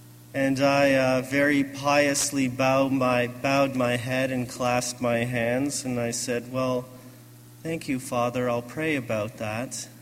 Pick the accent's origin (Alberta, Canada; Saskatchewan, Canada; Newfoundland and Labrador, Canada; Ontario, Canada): Ontario, Canada; Scarborough; I was born and raised in Scarborough, also called Scarberia